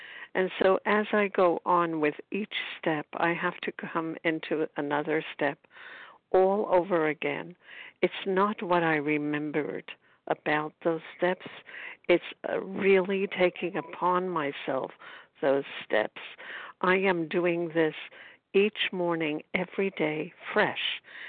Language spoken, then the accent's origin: English; Brooklyn, New York, United States; I'm from Brooklyn, New York